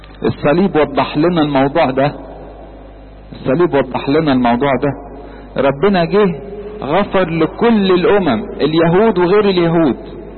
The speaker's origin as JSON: {"language": "Arabic", "country": "Egypt", "said": "احنا اصلا الاقباط مش اصلنا مش يهود، اصلنا امم، لان احنا مصريين من الفراعنة."}